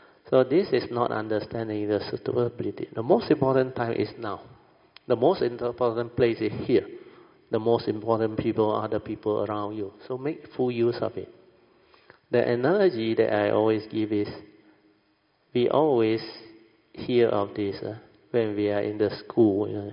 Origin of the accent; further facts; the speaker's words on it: Alor Setar, Kedah, Malaysia; I came from a very rural school, Alostar. They say very ulu one. And in my hometown, the small town, you can hardly find anybody who passed Form 3 last time, during my time.